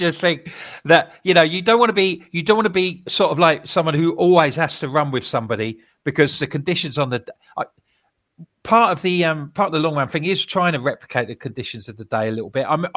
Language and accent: English; Hartford, United Kingdom; born there; Look, mate, I was born in Hartford in 1973, a long time before you were.